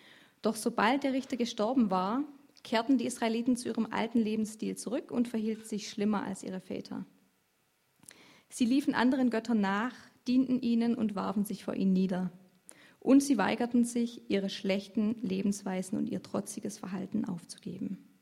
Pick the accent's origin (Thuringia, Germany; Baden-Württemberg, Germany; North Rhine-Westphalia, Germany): Baden-Württemberg, Germany; Egenhausen; Ich bin hier aufgewachsen in Egenhausen, war viele Jahre aktiv